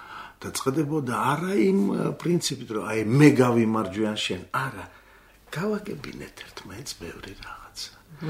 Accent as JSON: {"language": "Georgian", "region": "Abkhazia", "country": "Georgia", "tie": "born or raised there", "lives_now": "Tbilisi, Georgia", "said": "დიახი, დავიბადე იქ, სკოლა იქ"}